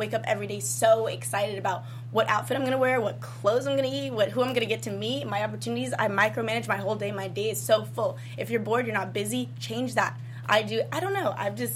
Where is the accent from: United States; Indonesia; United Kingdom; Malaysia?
Indonesia; Bali; growing up in Bali with my dad, I, like, was a little island princess.